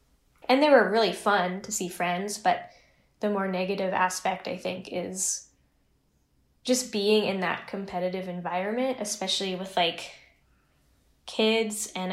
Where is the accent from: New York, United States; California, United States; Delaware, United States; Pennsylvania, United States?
California, United States; Chico; born there; And I was born in Chico, California, and my brother started taking lessons there, and there was a Texas style fiddle teacher.